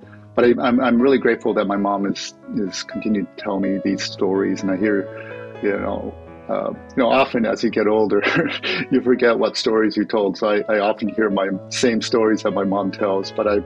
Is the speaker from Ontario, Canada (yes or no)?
yes; Toronto, Ontario, Canada; it was a dream growing up in Canada and being able to live in a place like Toronto, where it's very diverse and open, it was a wonderful place to live.